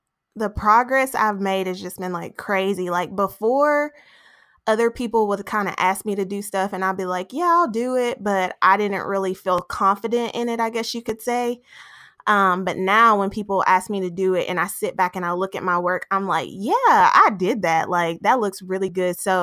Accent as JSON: {"language": "English", "region": "Kentucky", "country": "United States", "lives_now": "Atlanta, United States", "said": "I'm from Kentucky. I currently reside in Atlanta. I've been here for about 2 years now."}